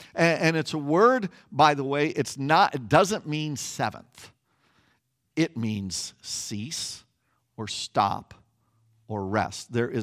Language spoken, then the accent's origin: English; Kansas, United States; don't think of the waving, large wheat fields that I used to see as a kid growing up in Kansas.